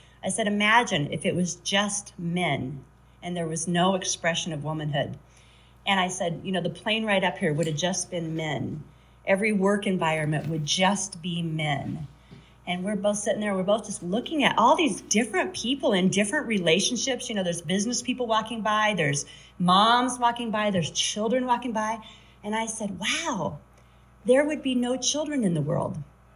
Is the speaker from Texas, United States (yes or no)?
yes; El Paso, Texas, United States; Like I said, I'm from El Paso, Texas.